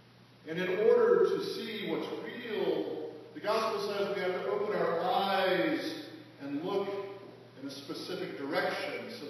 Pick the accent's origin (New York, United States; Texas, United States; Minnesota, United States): Texas, United States; Houston; The house I was raised in Houston, Texas, was designed in 1964 by an architect named Ursula Oppenheimer.